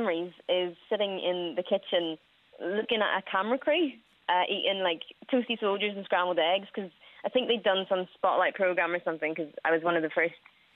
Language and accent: English; Northern Ireland, United Kingdom; also born or lived in China; I was born in China in 1997. And when I was 13 months old, I was adopted to Northern Ireland. And that's where I've grown up ever since.